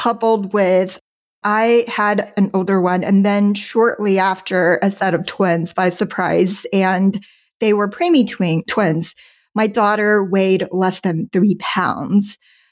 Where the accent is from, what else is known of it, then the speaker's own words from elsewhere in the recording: Houston, Texas, United States; moved away as an adult; also born or lived in China; now in Southern California, United States; Yeah. So was born in China, came over to the United States to Houston, Texas.